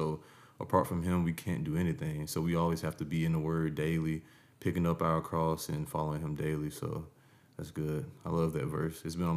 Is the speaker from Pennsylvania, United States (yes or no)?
no; Augusta, Georgia, United States; I grew up in Augusta, Georgia, and I grew up in a Christian household, which is great.